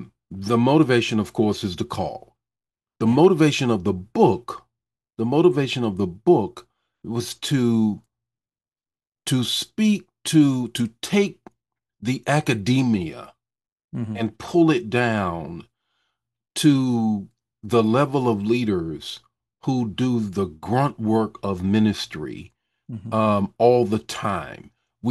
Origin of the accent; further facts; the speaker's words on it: Goldsboro, North Carolina, United States; I'm from Goldsboro, North Carolina. That's God's country there.